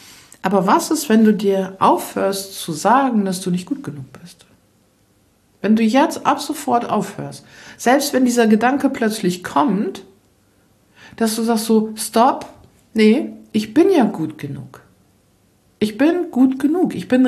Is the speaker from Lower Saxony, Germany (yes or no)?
yes; Lower Saxony, Germany; ich komme aus Ostfriesland